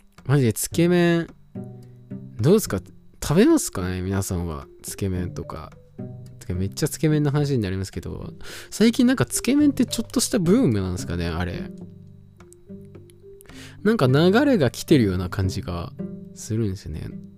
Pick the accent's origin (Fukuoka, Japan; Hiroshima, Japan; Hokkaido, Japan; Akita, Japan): Hokkaido, Japan; まあ僕らどさんこなわけですよ。まあ、北海道民なわけなんですけど